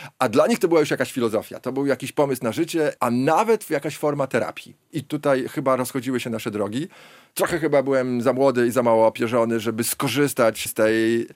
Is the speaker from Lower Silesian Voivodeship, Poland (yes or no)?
no; Białystok, Podlaskie Voivodeship, Poland; jestem białostoczaninem